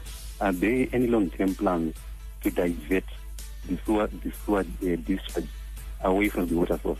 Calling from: Harare, Zimbabwe; Good evening. … calling from Harare.

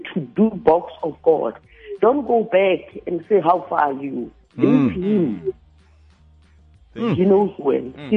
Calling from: Pretoria, Gauteng, South Africa; From Pretoria West.

